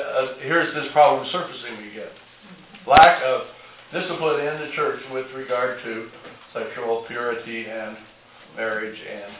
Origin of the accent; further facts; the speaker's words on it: San Diego, California, United States; But I remember growing up in San Diego in World War II, the only really sleazy places in town were the sailor bars down on the waterfront